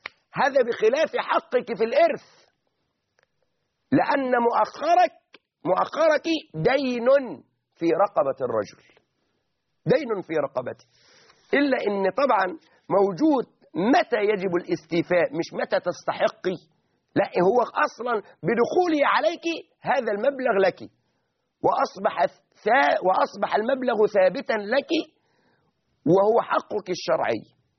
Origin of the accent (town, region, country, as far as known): Egypt